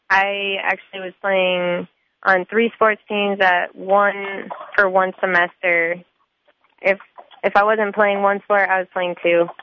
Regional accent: Powell, Wyoming, United States; born there; also born or lived in Monument, Colorado; I was born in Powell.

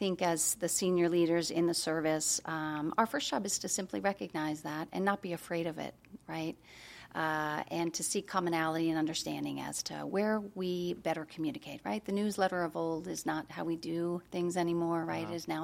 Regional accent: Midwest, United States; because my parents did and because I come from the Midwest, it's just not the same.

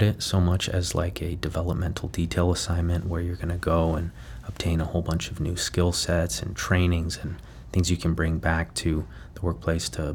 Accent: Yuma, Arizona, United States; Well, as a lifelong border town resident, born and raised in Yuma, Arizona

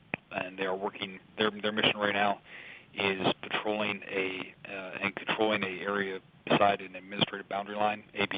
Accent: Pennsylvania, United States; I grew up in Pennsylvania.

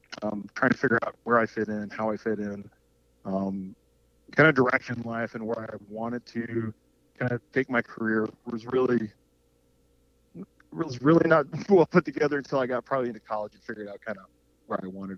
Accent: Southeast, United States; But really, it was more kind of just assimilated to growing up in the Southeast

